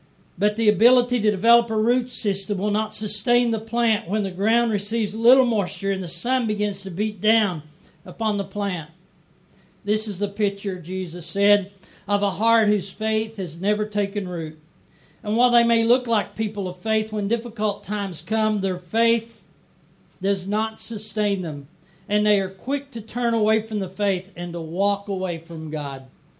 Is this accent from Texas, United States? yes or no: no; Kentucky, United States; I grew up in Kentucky. We grew up on a farm, and we often had fields like this.